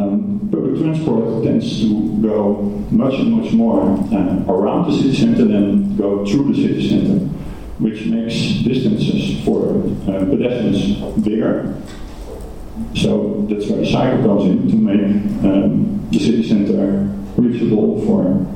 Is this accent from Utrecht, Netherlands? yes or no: yes; Utrecht, Netherlands; Well, Utrecht. My hometown. This is the city center